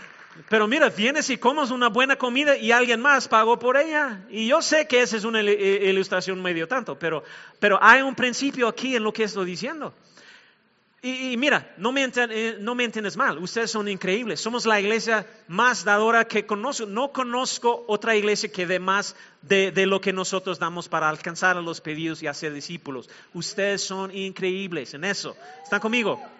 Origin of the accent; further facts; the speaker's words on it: Mexico; now in United States; solo porque soy mexicano no significa, o soy mexicano ahora